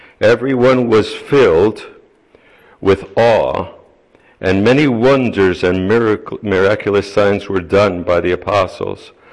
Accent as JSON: {"language": "English", "town": "New York City", "region": "New York", "country": "United States", "tie": "born or raised there", "also_born_or_lived": "Puerto Rico", "first_language": "Spanish", "second_language": "English", "said": "I speak Spanish fluently. Grew up in New York City. They took me from Puerto Rico to New York City when I was 3 months old. And then we, my family settled there. We only spoke Spanish at home."}